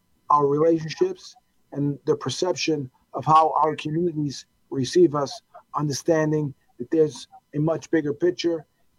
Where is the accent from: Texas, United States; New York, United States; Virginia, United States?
New York, United States; New York City; So I grew up in New York, Lower East Side, Manhattan. I grew up during the 1980s, the crack epidemic.